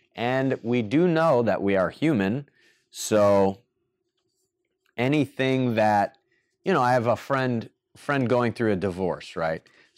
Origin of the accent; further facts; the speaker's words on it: Michigan, United States; now in Miami, United States; I came here from Michigan to Miami, Florida